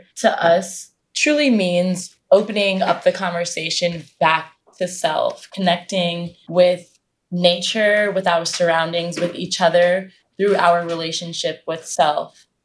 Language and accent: English; New York, United States; coming from our own story of growing up in New York, growing up in different worlds, in a sense, there is no recipe.